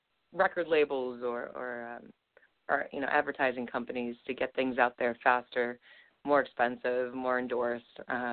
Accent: Littleton, Colorado, United States; now in New York City, United States; So I was raised in Littleton, Colorado, and in 1999, we know that the Columbine High School tragedy happened. And right after that, I moved to New York City and then experienced 9/11 when I was just first living here.

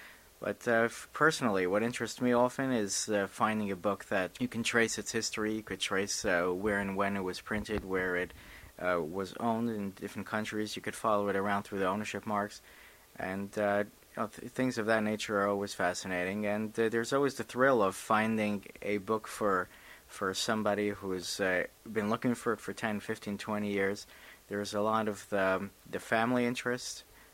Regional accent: New York, United States; I was born and bred in New York.

